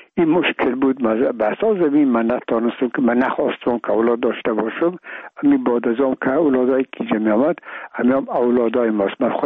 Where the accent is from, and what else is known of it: Afghanistan